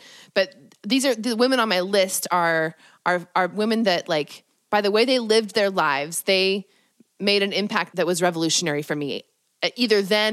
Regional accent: Stockton, California, United States; I grew up in Stockton, so it was like an hour and a half away.

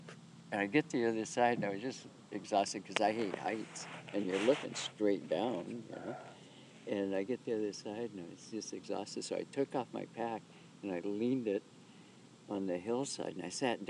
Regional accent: Mukilteo, Washington, United States; Mukilteo.

